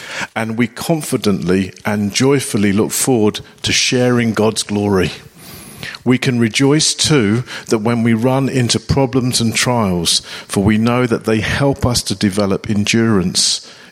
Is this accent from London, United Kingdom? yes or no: yes; Harrow, London, United Kingdom; But we're from Harrow. We're part of a New Frontiers church there. We've been there for quite a few years now.